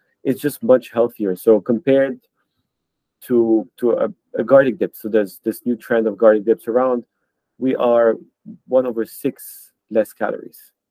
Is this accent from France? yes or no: yes; France; also born or lived in Geneva / Lebanon / Nigeria / London; I was born in Geneva, raised in France, lived in Lebanon, in Nigeria, went to college in London. So I've lived quite around the world.